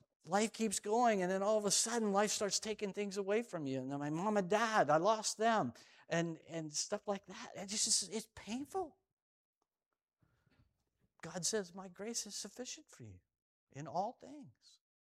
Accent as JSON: {"language": "English", "town": "Belpre", "region": "Ohio", "country": "United States", "tie": "born or raised there", "said": "I remember living up and growing up in Belpre, Ohio"}